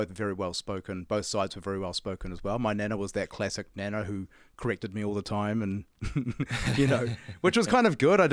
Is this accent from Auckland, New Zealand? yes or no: yes; Auckland, New Zealand; I grew up in Auckland